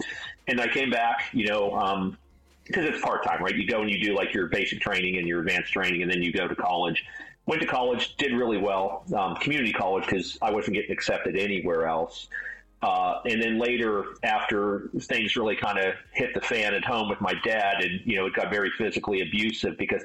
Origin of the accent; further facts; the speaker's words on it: Pittsburgh, Pennsylvania, United States; So I grew up in Pittsburgh. I grew up in Aetna in the, you know, 70s, 80s, to a young parents.